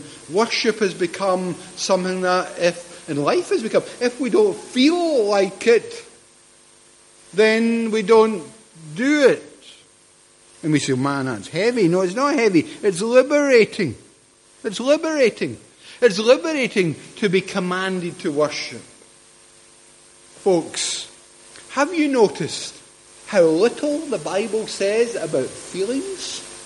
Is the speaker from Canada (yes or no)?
no; Scotland, United Kingdom; I'm a Scot.